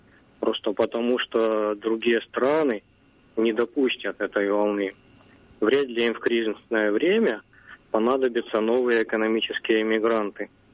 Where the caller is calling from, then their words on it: Korolyov, Moscow Oblast, Russia; В данный момент нахожусь в Королеве.